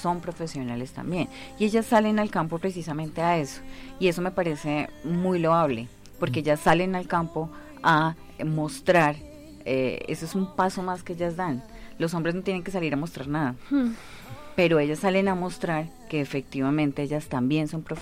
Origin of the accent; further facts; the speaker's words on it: Colombia; como colombiana también en el exterior en ocasiones